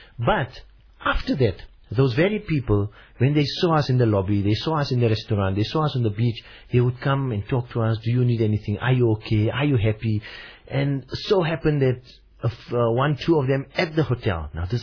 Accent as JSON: {"language": "English", "country": "South Africa", "said": "Now, being a South African"}